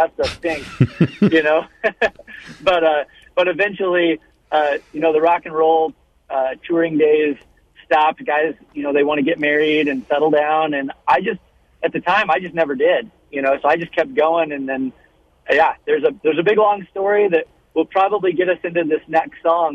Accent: Kansas City, United States; also born or lived in Holdrege, Nebraska; I was born in Holdridge. I lived in Kansas City from about 2 years old till about my freshman year of high school. Moved back to the Holdridge area

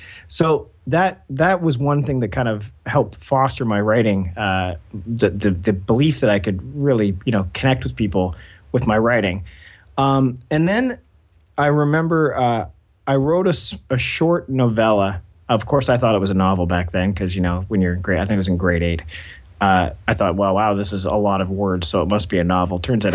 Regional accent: Ontario, Canada; I spent a little bit of time, no more than 5 years in any one place. And growing up, I grew up in Ontario, so near Toronto area. So I would be, you know, moving from place to place every few years

